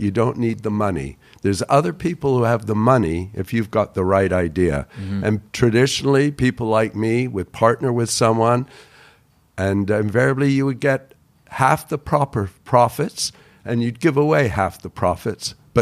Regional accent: Toronto, Ontario, Canada; In Canada, kids had mini bricks.

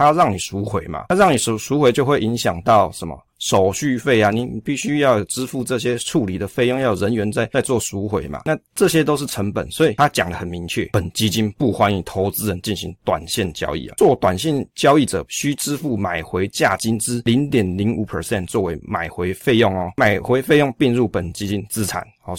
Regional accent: Taiwan; 我们台湾人比较熟悉的是什么？台股跟美股居多嘛

